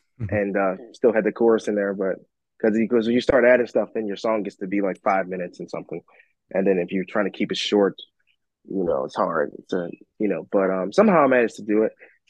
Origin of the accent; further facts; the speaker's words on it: Dundalk, Maryland, United States; I'm from Baltimore, Maryland, and he's from the same town I'm from. I'm from a little town called Dundalk, but I'm from the Turner Station part of Dundalk